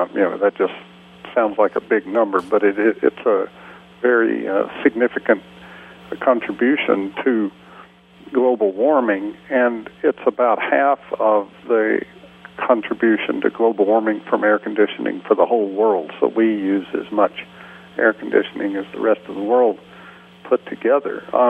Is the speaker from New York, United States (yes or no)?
no; Georgia, United States; Yeah, I grew up in Georgia in the late 50s and in the 60s when I was a kid.